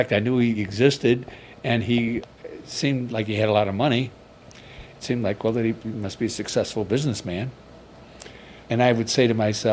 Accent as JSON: {"language": "English", "town": "Chicago", "region": "Illinois", "country": "United States", "tie": "born or raised there", "said": "Well, I grew up in Chicago, the west side of Chicago, and we had 10 kids"}